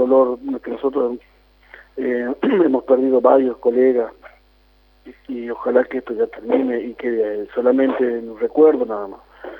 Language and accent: Spanish; La Quiaca, Jujuy, Argentina; born there; el saludo muy inmenso para el lugar donde yo nací, para La Quiaca, y a los maestros que están ahí, y de toda la Puna